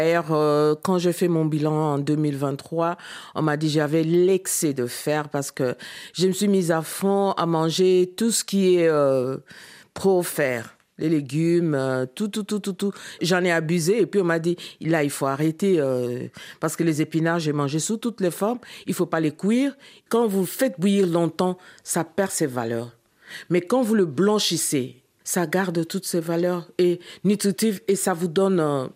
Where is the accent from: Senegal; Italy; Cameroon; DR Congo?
DR Congo; Kinshasa; Et le légume de chez moi, les pondous, moi je suis du Congo-Kinshasa